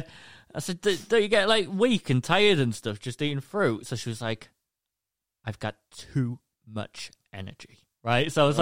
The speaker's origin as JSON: {"language": "English", "region": "England", "country": "United Kingdom", "said": "from England, the UK."}